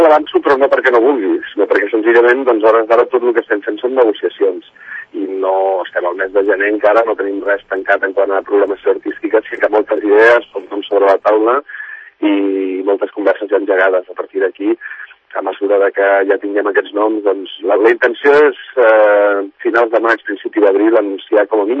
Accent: Sant Cugat, Catalonia, Spain; Jo soc de Sant Cugat.

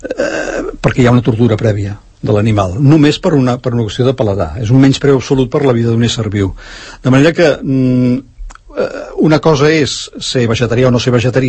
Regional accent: Canary Islands, Spain; Jo, com a canari, m'ofendria.

